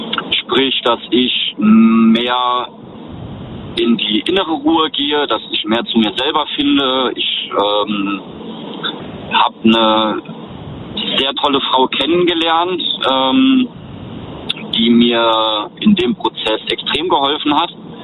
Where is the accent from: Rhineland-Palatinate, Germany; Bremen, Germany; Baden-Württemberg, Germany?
Rhineland-Palatinate, Germany; Ich komme aus der Eifeler Ecke, Nähe Nürburgring.